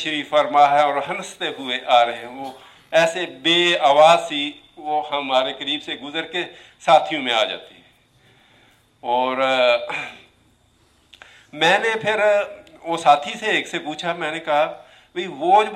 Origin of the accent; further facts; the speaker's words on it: Rahim Yar Khan, Punjab, Pakistan; میں رحیم یار خان سے ہوں، حضرت علیہ صاحب کی میت میں،